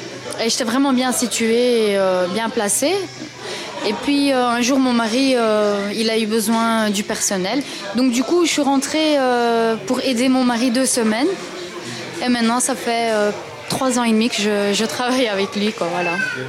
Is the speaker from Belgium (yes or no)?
yes; Brussels, Brussels-Capital Region, Belgium; Et j'ai 32 ans, je suis née à Bruxelles et j'ai toujours été à Bruxelles, voilà. Je suis d'origine turque